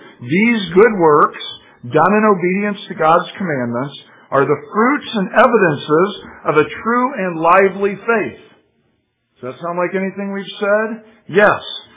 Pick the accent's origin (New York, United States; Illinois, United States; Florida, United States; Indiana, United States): Indiana, United States; those of you who know me or been here very long at all know that I'm coming from Indiana. I'm used to working on a grid when it comes to roads.